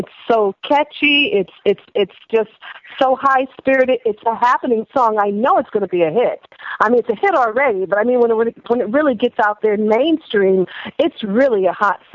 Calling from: Connecticut, United States; calling from Connecticut.

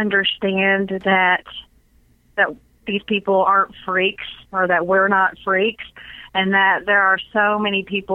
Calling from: Nashville, Tennessee, United States; Oh, I'm from Nashville, Tennessee.

